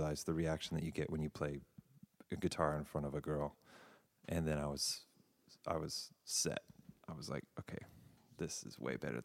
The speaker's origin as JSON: {"language": "English", "region": "North Carolina", "country": "United States", "tie": "born or raised there", "also_born_or_lived": "California", "said": "I grew up in North Carolina and went to art school for college in Savannah and then moved to California and then... was in California for 6 years."}